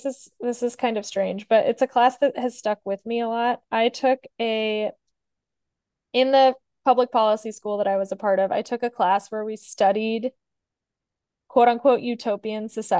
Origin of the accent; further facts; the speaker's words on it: San Diego, California, United States; growing up in San Diego, we had the ultimate the ultimate privilege of most Christmas days was nice enough to eat breakfast outside in the sun.